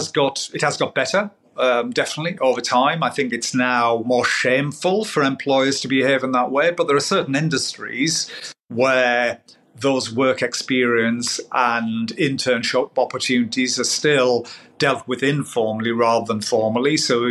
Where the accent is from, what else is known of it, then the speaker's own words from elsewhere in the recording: North East England, United Kingdom; You know, I'm a Geordie, but my friends in Geordie land say that I'm the poshest Geordie that they know.